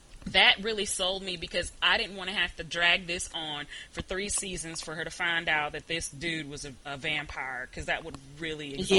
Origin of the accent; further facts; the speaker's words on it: Houston, Texas, United States; I grew up in Houston all my life. I don't understand small towns